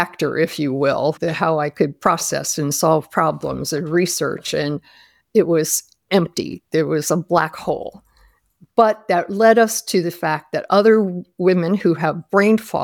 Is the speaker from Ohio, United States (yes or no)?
yes; Ohio, United States; also born or lived in Maryland; I moved from the area where we had all been in Maryland back to my home state of Ohio because my son and my sister's family all asked me to come back.